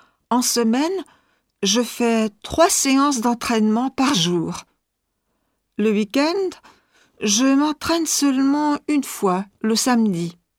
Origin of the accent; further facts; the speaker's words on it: French Guiana, France; now in Paris, France; Je viens de Guyane.